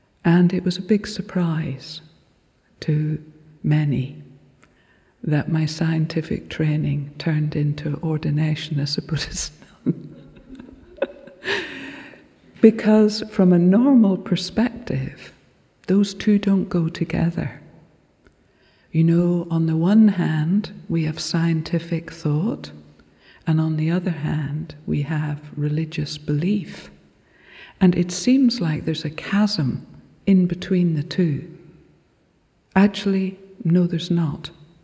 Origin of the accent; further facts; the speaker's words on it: Northern Ireland, United Kingdom; I'm from Northern Ireland, and growing up, there was no option to practice Kadampa Buddhism in Northern Ireland.